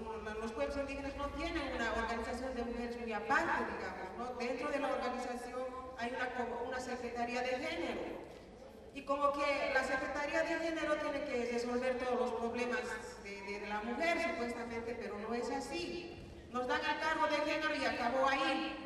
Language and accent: Spanish; Bolivia; yo vengo de Bolivia